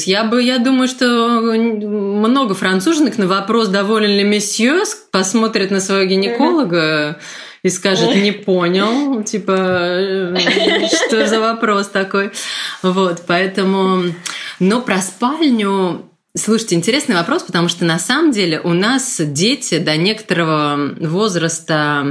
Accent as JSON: {"language": "Russian", "region": "Moscow", "country": "Russia", "tie": "born or raised there", "moved": "yes", "lives_now": "Paris, France", "said": "я выросла в Москве, да, Москва, конечно, город довольно, это не очень представительный для России город, наверное, мир в себе, да, но он все-таки близок к Европе"}